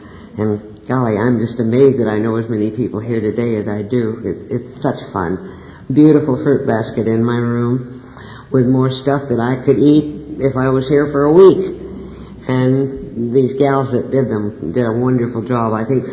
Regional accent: Denver, Colorado, United States; I grew up in Denver. I grew up with wonderful parents, two brothers.

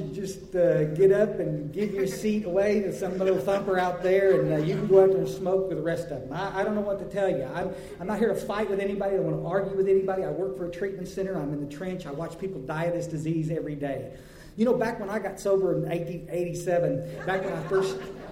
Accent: Texas, United States; I got sober finally up in North Texas, but I floundered around with this thing for a long time. I grew up in the hill country.

